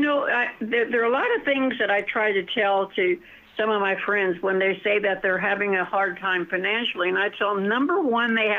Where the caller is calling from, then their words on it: Fountain Valley, California, United States; I'm calling from Fountain Valley.